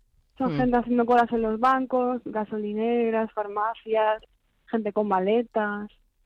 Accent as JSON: {"language": "Spanish", "town": "Madrid", "region": "Community of Madrid", "country": "Spain", "said": "Yo de Madrid."}